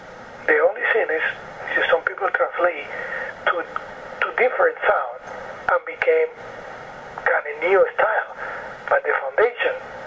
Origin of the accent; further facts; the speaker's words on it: Cuba; also born or lived in United States / Mexico / Paris; I'm from Cuba, I used to live in the States, I used to live in Mexico, I used to live in Paris, I used, you know, now I live in Barcelona. I live in Ecuador.